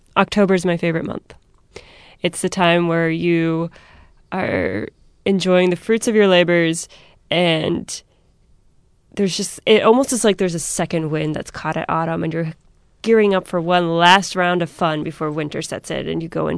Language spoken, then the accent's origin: English; Alabama, United States; also born or lived in Northern Virginia / Montana / Wyoming / Washington, D.C.; now in Alaska, United States; I was born in Northern Virginia, and I lived there for 10 years before I moved down to Alabama. So I guess in that order would be Northern Virginia, Alabama, Montana, Wyoming, D.C., and now Alaska.